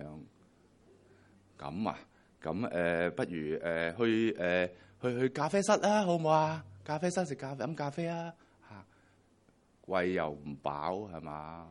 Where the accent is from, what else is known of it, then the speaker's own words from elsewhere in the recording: Hong Kong; 其实呢啲咧都系我哋香港人咧好多时候挂喺口边嘅一啲嘅说话嚟嘅。